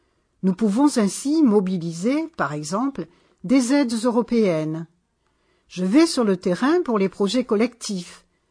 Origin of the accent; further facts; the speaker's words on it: Metz, Grand Est, France; born there; Je suis née à Metz et j'ai toujours été passionnée par le monde rural.